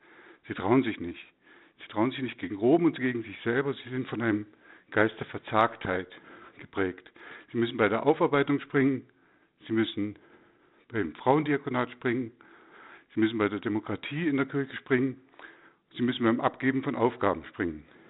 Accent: Dresden, Saxony, Germany; ich komme aus Dresden. Ich bin seit 50 Jahren in der katholischen Kirche in Ostdeutschland aktiv.

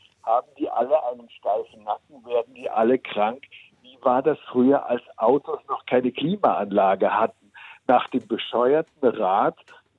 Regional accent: Switzerland; Ich bin in der Schweiz aufgewachsen.

